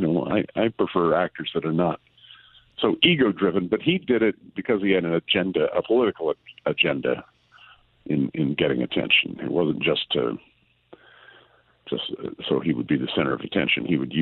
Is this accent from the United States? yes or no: yes; California, United States; As a matter of fact, I grew up in Central California